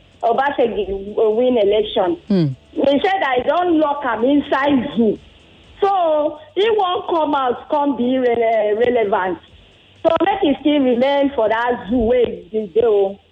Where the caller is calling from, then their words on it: Agbado, Nigeria; I'm calling you from Agbado.